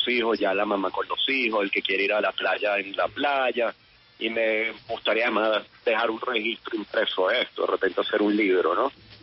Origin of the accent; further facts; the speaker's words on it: Venezuela; now in Caracas, Venezuela; Soy un venezolano viviendo en Venezuela, que eso es algo extraño en estos tiempos, ¿no?